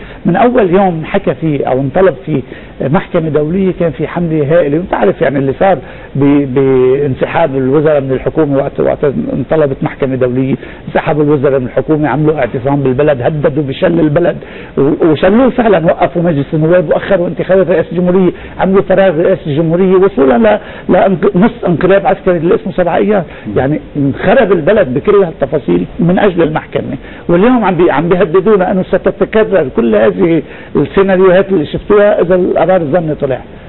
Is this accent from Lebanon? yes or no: yes; Lebanon; فإذن رجع العقل لراسنا كلبنانيين، رجع العقل لراسنا